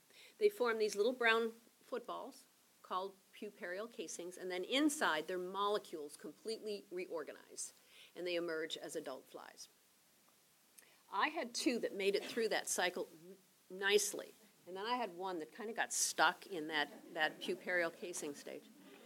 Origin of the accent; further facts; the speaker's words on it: the Carolinas, United States; I'm a wuss. I'm from the Carolinas, so it was freezing.